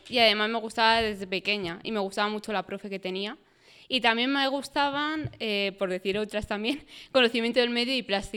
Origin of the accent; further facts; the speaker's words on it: Madrid, Community of Madrid, Spain; Y yo soy de Madrid.